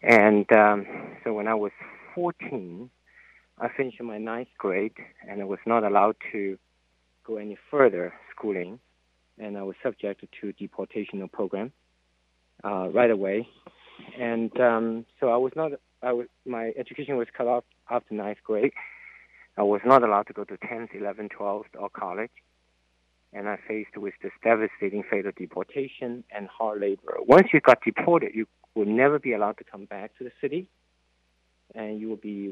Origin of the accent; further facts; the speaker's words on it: China; I grew up in China, People's Republic of China, and actually in a very difficult time called Cultural Revolution